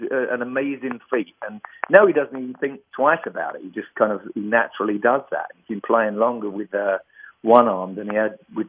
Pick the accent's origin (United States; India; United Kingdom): United Kingdom; London; I'm from London